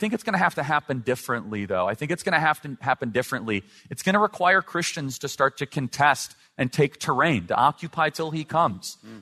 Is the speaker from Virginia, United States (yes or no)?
no; Chicago, Illinois, United States; Because look, I'm a kid from Chicago that didn't go to college. I'm 27 years old.